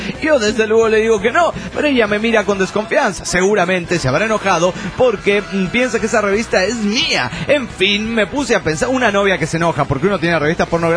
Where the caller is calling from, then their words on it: Spain; de Asir, España.